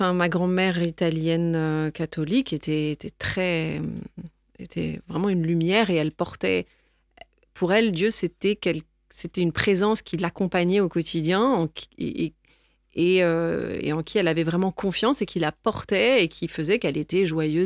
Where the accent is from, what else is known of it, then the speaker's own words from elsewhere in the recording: Paris, Île-de-France, France; moved away as an adult; Je suis née à Paris. Je suis parisienne d'origine. J'ai grandi à Paris. Je suis restée à Paris jusqu'à à peu près la trentaine, mes 30 ans, et j'ai quitté Paris. Donc maintenant, ça va faire 12 ans à peu près.